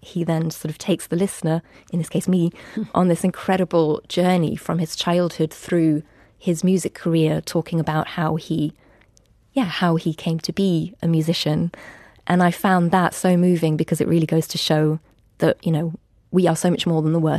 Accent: Berlin, Germany; our home growing up in Berlin.

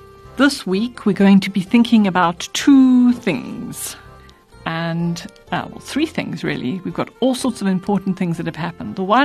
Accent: South Africa; In a very real way, I might say I'm a South African, you might say I'm a South African, or I'm a Zulu, or I'm a Xhosa.

